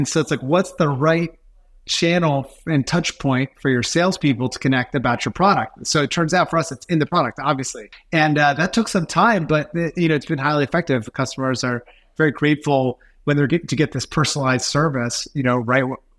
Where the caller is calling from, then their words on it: Costa Rica; I'm calling you from Costa Rica, where hopefully I will be surfing later today.